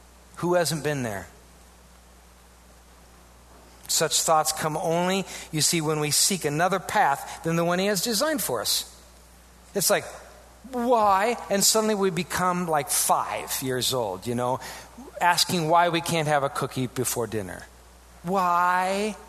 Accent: Iowa, United States; Now, mind you, I grew up in Iowa. There wasn't a lot to do.

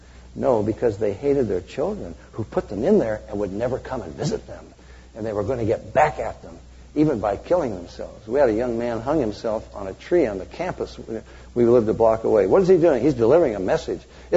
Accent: California, United States; Self-esteem? I come from California.

